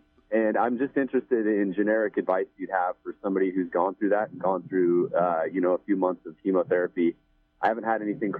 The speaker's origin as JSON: {"language": "English", "region": "California", "country": "United States", "said": "I'm from Southern Humboldt."}